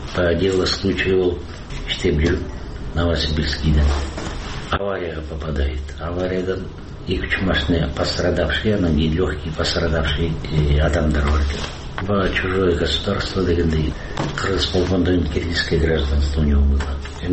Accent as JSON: {"language": "Kyrgyz", "region": "Bishkek", "country": "Kyrgyzstan", "tie": "born or raised there", "said": "Фрунзе шаарында төрөлдүм. Өмүр бою шаарда жашадым."}